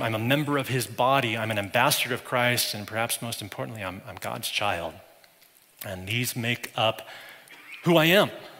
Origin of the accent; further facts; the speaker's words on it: Broomfield, Colorado, United States; I grew up in Broomfield, Colorado. So my hometown is important to me. It shaped me.